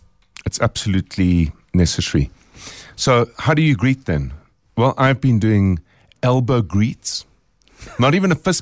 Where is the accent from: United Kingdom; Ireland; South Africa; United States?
South Africa; the first thing you want to do as a South African is you put your hand out to shake someone's hand.